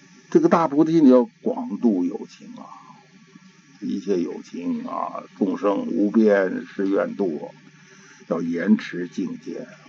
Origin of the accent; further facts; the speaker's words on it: Tibet, China; Chinese is a second language; 我们西藏人就是每年到年终自己检查检查